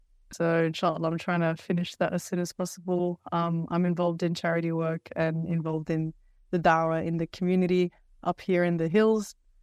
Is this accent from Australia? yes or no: yes; Pymble, New South Wales, Australia; I grew up in Pimble and I grew up here in the hills.